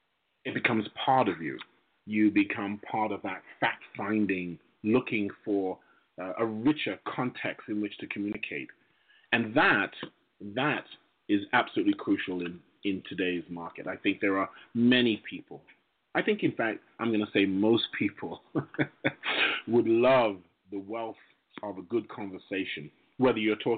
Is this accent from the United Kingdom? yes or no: yes; England, United Kingdom; now in United States; So as an English guy, born and raised, coming to America, finding out all the different cultures that are out here, more so, and having lived with them, I embrace that change.